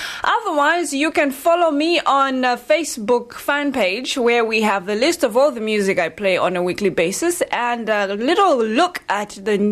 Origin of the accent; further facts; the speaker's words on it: Malawi; music from my home country, Malawi, Best of Malawi, and it's titled